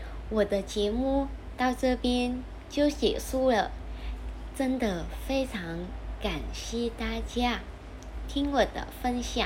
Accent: Vietnam; Chinese is a second language; moved away; 我是来自越南的，然后我家庭是在农村。

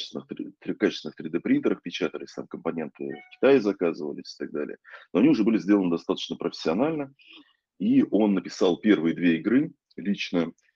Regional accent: Nizhny Novgorod, Nizhny Novgorod Oblast, Russia; я сам из Нижнего Новгорода базово

